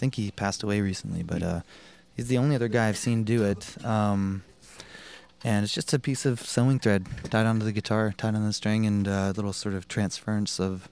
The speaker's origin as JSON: {"language": "English", "town": "Providence", "region": "Rhode Island", "country": "United States", "tie": "born or raised there", "lives_now": "Montreal, Canada", "said": "Andrew and I grew up in Providence, but … was technically from Boston, I guess."}